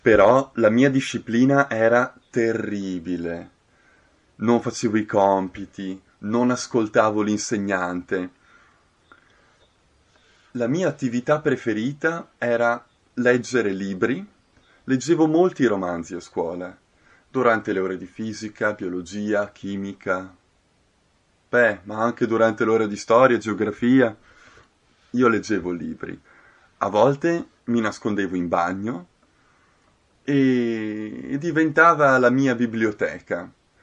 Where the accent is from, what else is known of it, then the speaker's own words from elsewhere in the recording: Trento, Trentino-Alto Adige, Italy; Quando andavo al liceo nella mia città natale, Trento